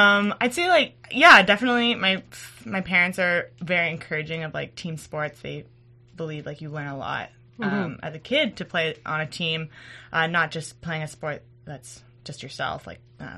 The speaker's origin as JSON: {"language": "English", "town": "Victoria", "region": "British Columbia", "country": "Canada", "tie": "born or raised there", "lives_now": "Ontario", "said": "I'm from Victoria, BC."}